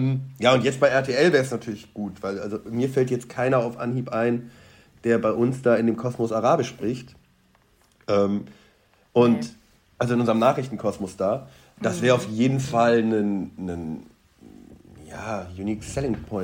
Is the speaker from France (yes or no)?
no; Iran; Nein, wir sind keine Araber. So, wir sind das persische Volk. Wir haben vielleicht noch eine Nähe zu Afghanistan, aber dann wird es auch langsam dünner, sozusagen.